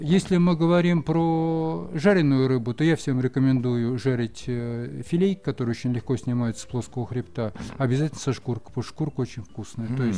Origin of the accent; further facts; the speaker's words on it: Moscow, Russia; Дело в том, что вообще-то мы москвичи, люди достаточно далекие от сельского хозяйства